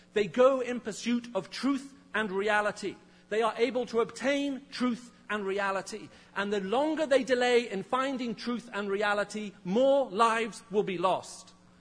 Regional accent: Saudi Arabia; although as a child I was raised in Saudi Arabia and much of my ministry is outside of the West

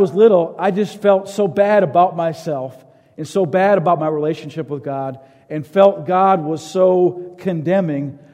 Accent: St. Paul, Minnesota, United States; So I grew up in church. And the city where I'm from is St. Paul, Minnesota, is predominantly Catholic, 65% of the city.

